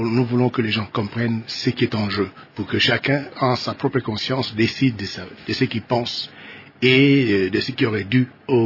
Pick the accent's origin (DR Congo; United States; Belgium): DR Congo; je suis congolais